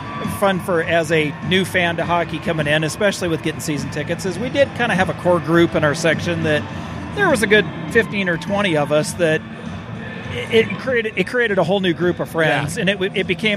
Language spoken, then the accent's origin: English; Phoenix, Arizona, United States; In Phoenix.